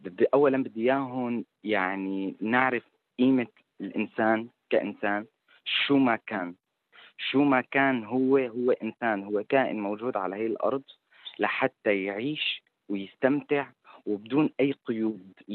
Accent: Syria; بالأخير نحن ما بدي قلك كسوريين بس كسوريين

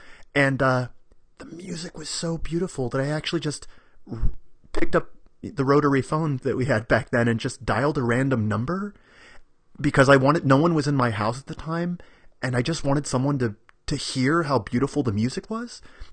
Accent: Dallas, Texas, United States; at least where I was growing up in Dallas, Texas.

